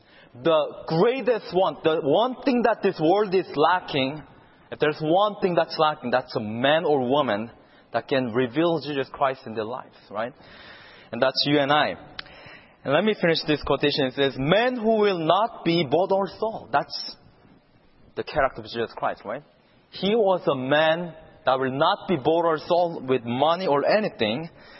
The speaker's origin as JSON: {"language": "English", "country": "South Korea", "second_language": "English", "lives_now": "United States", "said": "I'm from South Korea"}